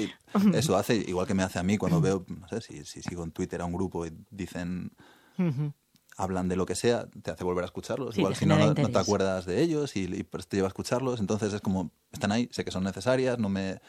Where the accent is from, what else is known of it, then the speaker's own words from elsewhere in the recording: León, Castile and León, Spain; me acuerdo de tener 17 años, soy de León, estar en una ciudad pequeña